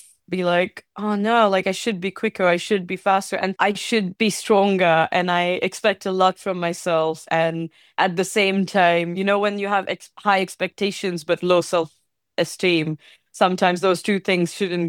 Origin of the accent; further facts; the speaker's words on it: India; now in Inverness, United Kingdom; I am from India, and I currently live in Inverness, Scotland.